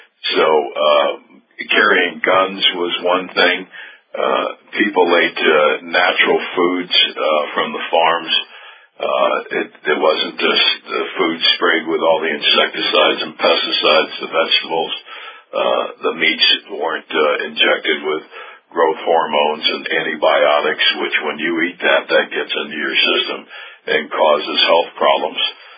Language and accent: English; Las Vegas, Nevada, United States; I'm from Las Vegas, so the guys would have trucks in the back of their rack on the door